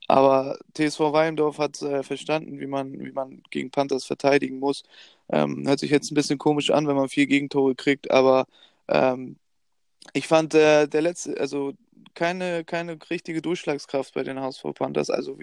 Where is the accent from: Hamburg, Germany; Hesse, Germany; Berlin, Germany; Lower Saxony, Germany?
Hamburg, Germany; Und man kann ja ruhig sagen, dass wir als Hamburger ruhig schon parteiisch waren.